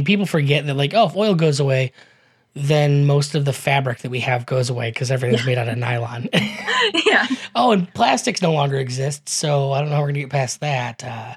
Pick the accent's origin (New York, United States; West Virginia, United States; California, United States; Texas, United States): West Virginia, United States; I am from West Virginia, and I'm excited for West Virginia for it.